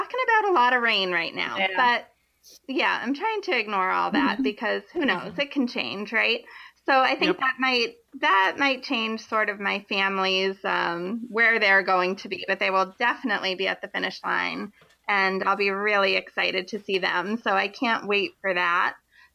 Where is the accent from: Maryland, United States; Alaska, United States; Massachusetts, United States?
Massachusetts, United States; Harwich; I grew up on Cape Cod, and I did do two of my long training runs down there because there wasn't snow on the ground when we had snow around Boston.